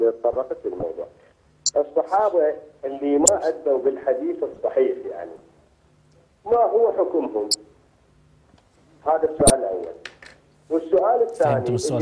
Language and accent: Arabic; Fallujah, Anbar, Iraq; يعني أنا من الفلوجة دا أحكيك يعني